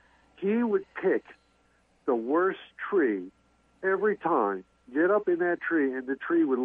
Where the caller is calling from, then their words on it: Maryland, United States; I'm calling from Maryland Eastern Shore.